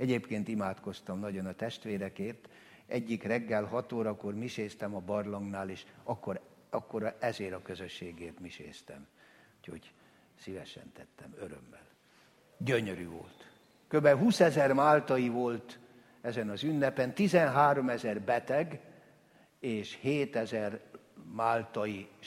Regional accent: Hungary; mikor megtudták, hogy magyar vagyok, nem is értem igazából.

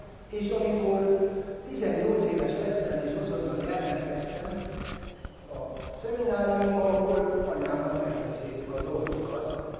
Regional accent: Győr-Moson-Sopron, Hungary; born there; Én Szigetközben születtem, ahol tartok most.

